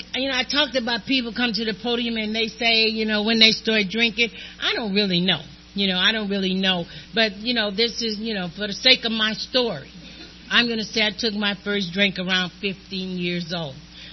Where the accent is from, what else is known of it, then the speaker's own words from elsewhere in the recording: Louisiana, United States; Anyway, I grew up in Louisiana, and I grew up in this in my family, and there were 8 siblings, you know, and we grew up poor.